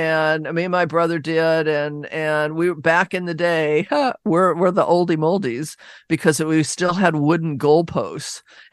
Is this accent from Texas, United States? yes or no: no; Seattle, Washington, United States; we grew up as Huskies and we grew up in the backyard. I grew up in Laurelhurst.